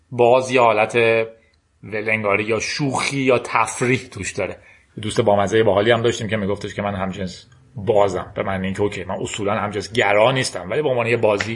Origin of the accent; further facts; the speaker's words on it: Iran; من میگم من یک ایرانی هستم،